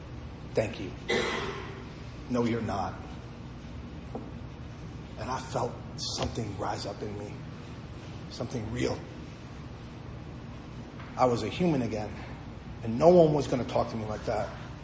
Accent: New York City, New York, United States; And I'm from New York City, I don't understand trees.

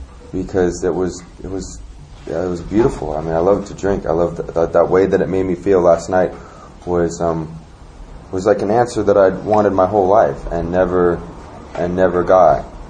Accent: Anchorage, Alaska, United States; I'm from Anchorage, Alaska.

